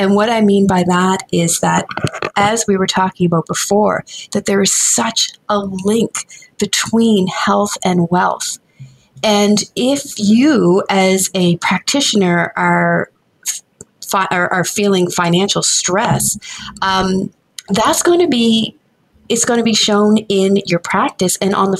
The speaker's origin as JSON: {"language": "English", "region": "Nova Scotia", "country": "Canada", "tie": "born or raised there", "said": "I grew up in Nova Scotia"}